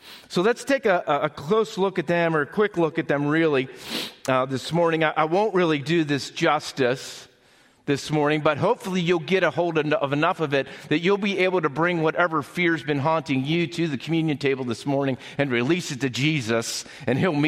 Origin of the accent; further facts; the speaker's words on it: Pennsylvania, United States; I'm from South Central Pennsylvania. We don't say, that was really good. We say, that was not bad.